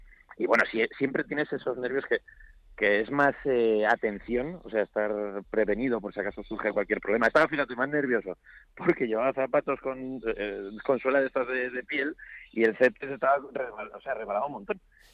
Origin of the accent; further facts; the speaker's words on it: Zaragoza, Aragon, Spain; also born or lived in Madrid; yo soy maño, yo soy de Zaragoza, pero fui a estudiar la carrera ya a Madrid y yo soy medio mañileño, que digo yo.